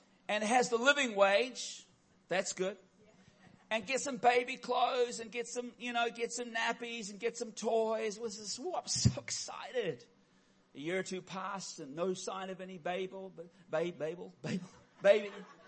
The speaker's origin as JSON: {"language": "English", "country": "Philippines", "tie": "born or raised there", "said": "I grew up in the Philippines and I was at my parents' church there"}